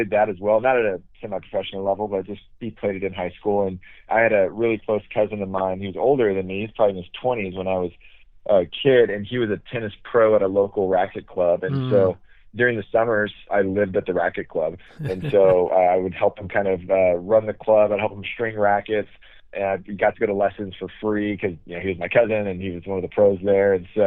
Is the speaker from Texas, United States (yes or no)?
yes; Texas, United States; Yeah, so growing up in Texas, you kind of just play a little bit of everything.